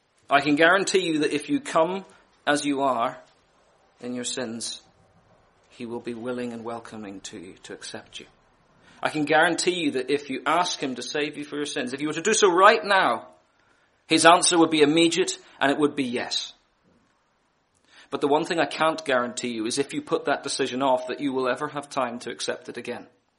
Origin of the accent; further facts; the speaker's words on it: Belfast, Northern Ireland, United Kingdom; I come from Belfast, for anyone who doesn't know, in Northern Ireland.